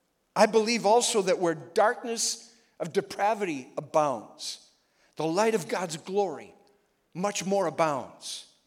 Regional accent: Minnesota, United States; any place that you go in the nation right now, and you just tell them that I'm from Minnesota, they look at you and they go, oh, as though it's a difficult place.

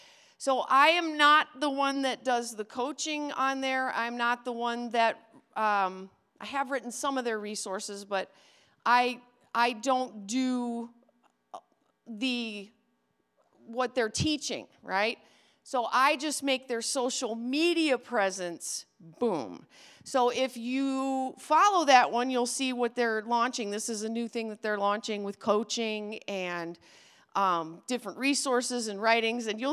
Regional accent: Wisconsin, United States; We moved back up to Wisconsin, love my home state, where they used to say when I was little, on Lambeau Field, where God is a local call.

